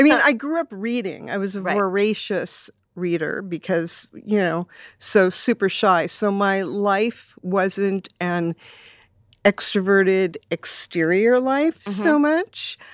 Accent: Los Angeles, California, United States; So I grew up in Silver Lake in the 60s, a very, very, very different place.

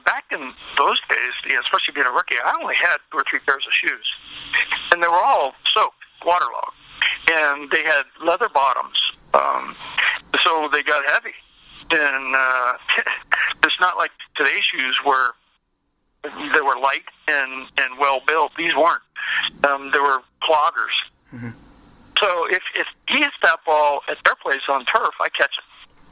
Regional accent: Chicago, Illinois, United States; but I'm from Chicago. I had a lot of people there.

